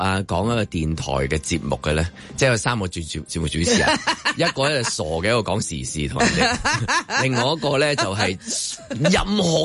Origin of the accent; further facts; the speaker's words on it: China; 我哋中國人唔習慣太親近嘅嘢